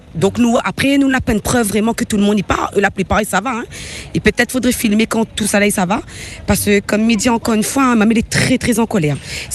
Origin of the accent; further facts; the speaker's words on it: Réunion; nous ici en tant que Réunionnais, nous galérons